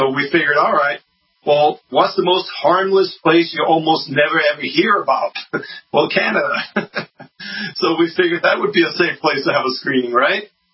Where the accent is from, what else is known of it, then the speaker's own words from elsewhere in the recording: Denmark; you know, I'm from Denmark